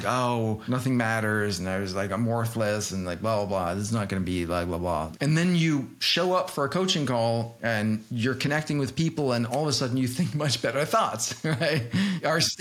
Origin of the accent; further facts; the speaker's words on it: Denmark; English is a second language; moved away as an adult; now in New York, United States; I'm born and raised in Denmark, but I got a job in Boston for a software company there. And I didn't want to move to Boston, so I insisted on living in New York.